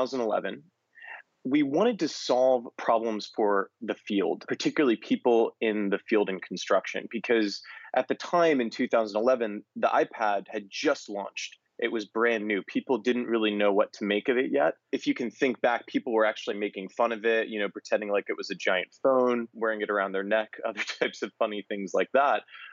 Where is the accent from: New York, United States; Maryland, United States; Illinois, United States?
Maryland, United States; I'm from a very rural area. I'm from Southern Maryland. So where I grew up, you know, I built a barn when I was younger with my father, drilled fence posts.